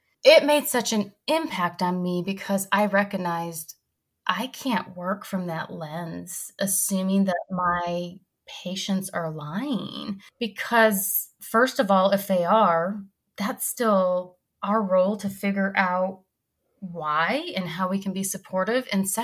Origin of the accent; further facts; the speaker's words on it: Michigan, United States; I'm natively from Michigan, and that's not really a state that is like a hot spot for eating disorder treatment.